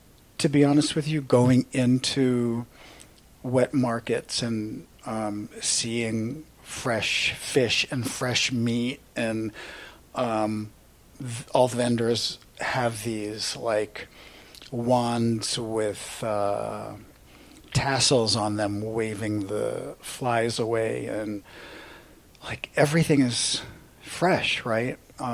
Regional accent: Manila, Metro Manila, Philippines; born there; So I was born in Manila, Philippines.

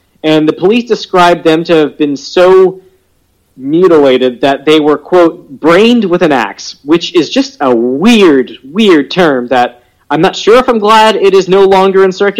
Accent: Louisiana, United States; but I'm from Louisiana, and we say everything wrong

